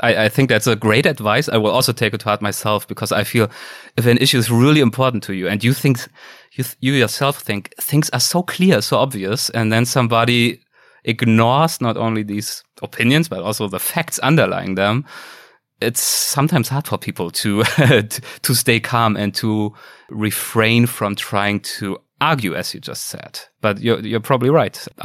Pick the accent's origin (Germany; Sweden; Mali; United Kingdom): Germany; in Germany, in my home country